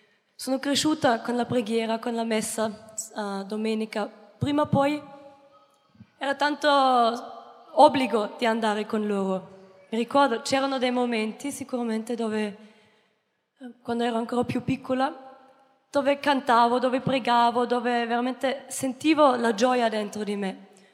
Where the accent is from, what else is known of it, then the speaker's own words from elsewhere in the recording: Austria; ho 22 anni, vengo dall'Austria